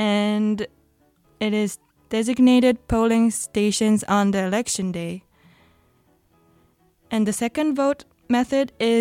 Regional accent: Yokohama, Kanagawa, Japan; I'm from Yokohama, which is a prefecture called Kanagawa.

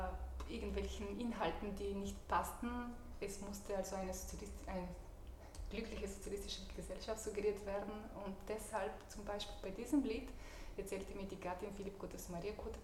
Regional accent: Bulgaria; ich bin selber Bulgarin

